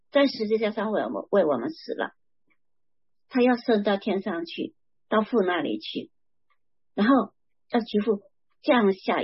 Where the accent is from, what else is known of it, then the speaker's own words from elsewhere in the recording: China; 好像我们以前国内哈我们中国人哈会觉得汉人